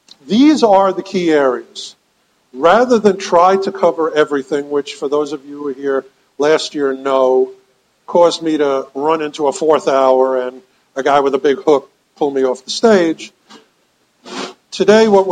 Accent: United States; But on the other hand, I'm an American. And it creeps me out as an American that there is this much information available.

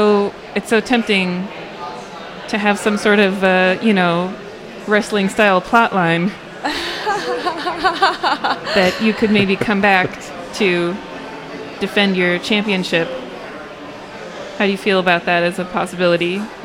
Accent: California, United States; like I grew up in the Bay Area, but I just know HTML from like LiveJournal.

